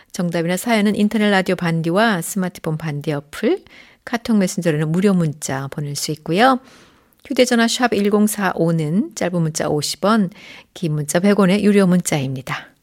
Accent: Chungju, North Chungcheong, South Korea; 제 고향 충주 탄금대에는 이런 노래비가 있어요.

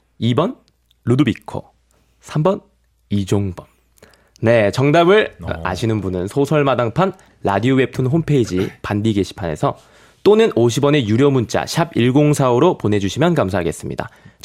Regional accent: Ulsan, South Korea; 그냥 울산.

